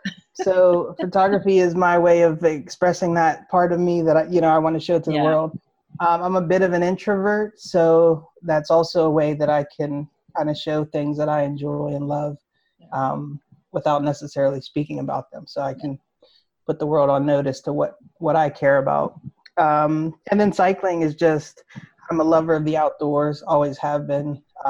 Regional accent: Pittsburgh, Pennsylvania, United States; So I always say born and raised in Pittsburgh, but I have a heart that travels the world.

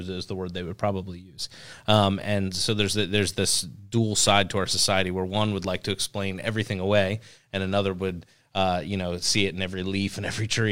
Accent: New Jersey, United States; I remember growing up in New Jersey. One of the things is the Jersey Devil

